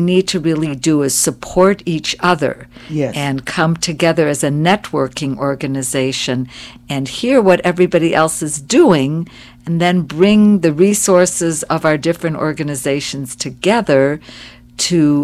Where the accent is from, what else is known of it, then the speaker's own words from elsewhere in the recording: Detroit, Michigan, United States; I grew up in Detroit, and I worked there both as a teacher and as a family crisis counselor for many years, and now I've come back as a rabbi.